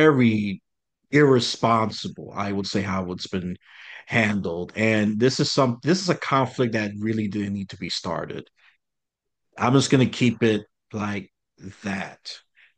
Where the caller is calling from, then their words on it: New York City, New York, United States; I am coming from the rotting apple. I mean, the Big Apple, New York City.